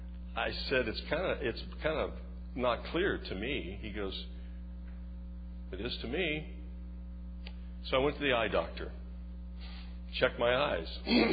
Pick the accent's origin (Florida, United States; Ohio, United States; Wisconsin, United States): Ohio, United States; Cincinnati; When I was in high school, I grew up in Cincinnati, Ohio.